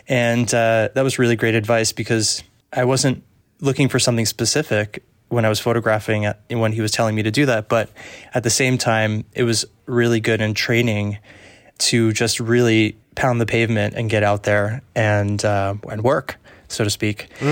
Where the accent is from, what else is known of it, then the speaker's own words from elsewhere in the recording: New Jersey, United States; I was raised just outside of New York City in New Jersey.